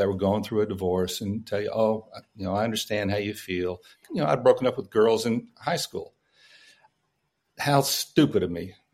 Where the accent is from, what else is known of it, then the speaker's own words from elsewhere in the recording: Midland, Texas, United States; So Randall was originally from Abilene and I was from Midland. So we started talking and he said, well, what's an old Texas boy like you doing out here?